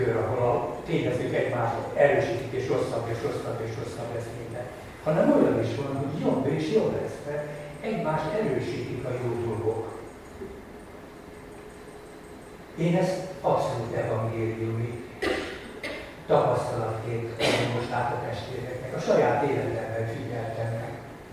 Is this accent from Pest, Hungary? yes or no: yes; Gödöllő, Pest, Hungary; én Gödöllőn a parókián nőttem fel.